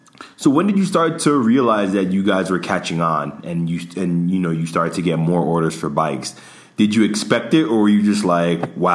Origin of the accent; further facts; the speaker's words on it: New York, United States; because I'm from New York and, you know, biking culture is huge.